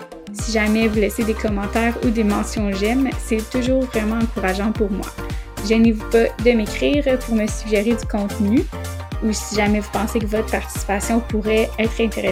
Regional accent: Quebec, Canada; moved away; quand je suis partie du Québec, pour parler un peu de moi

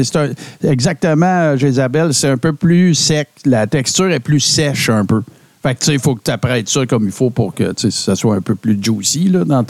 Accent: Quebec, Canada; Je viens du Témiscamingue, les amis

